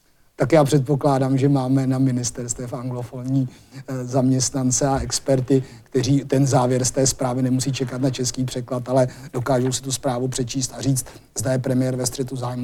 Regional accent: Liberec Region, Czechia; Já jsem z Libereckého kraje, tak tam toho je plno.

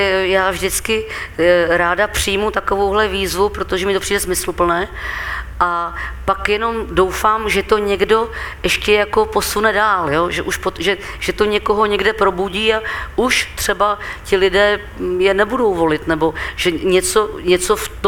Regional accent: České Budějovice, South Bohemian Region, Czechia; Ano, já jsem vyrůstala v Herečáku tady v Budějovicích.

